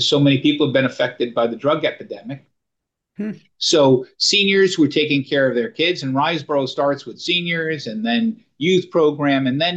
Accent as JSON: {"language": "English", "town": "Queens", "region": "New York", "country": "United States", "tie": "born or raised there", "lives_now": "Brooklyn, United States", "said": "I grew up in Jackson Heights, Queens, and Flushing, but I lived most of my adult life in Brooklyn."}